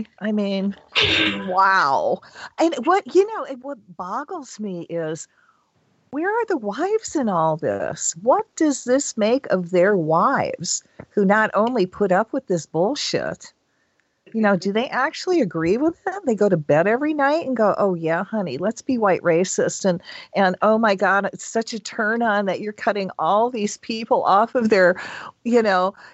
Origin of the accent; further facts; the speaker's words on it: Michigan, United States; It's just, oh, sweetie, I'm from Michigan.